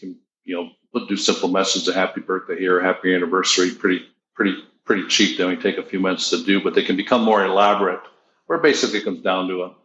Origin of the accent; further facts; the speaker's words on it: Buffalo, New York, United States; In Buffalo, New York, my home state, they just signed on a couple of weeks ago.